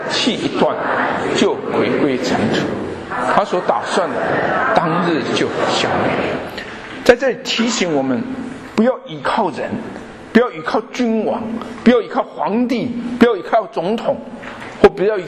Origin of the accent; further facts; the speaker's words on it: Taiwan; 我在台湾出生长大，我太太是上海人